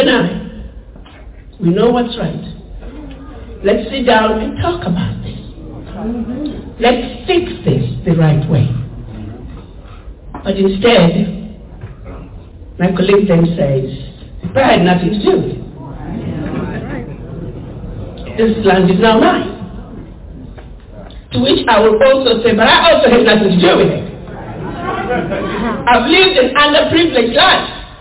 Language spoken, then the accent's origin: English; Zimbabwe; the injustices that I grew up with in Rhodesia, those injustices continue around the globe.